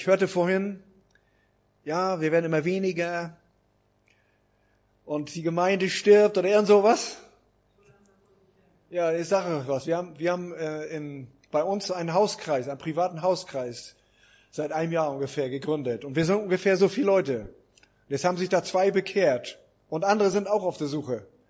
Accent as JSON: {"language": "German", "town": "Lauenburg", "region": "North Rhine-Westphalia", "country": "Germany", "tie": "born or raised there", "said": "Ich freue mich, dass ich wieder in meiner Heimatstadt Lauenburg mal wieder sein darf."}